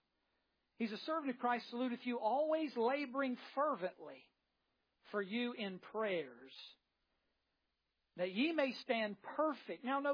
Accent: West Virginia, United States

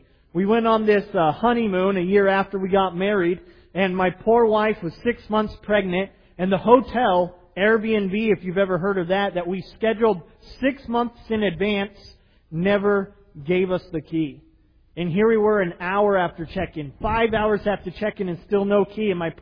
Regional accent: United States; You know, I'm an American. Why would I abandon my country, the things I value to go to somewhere foreign, to a people I don't know?

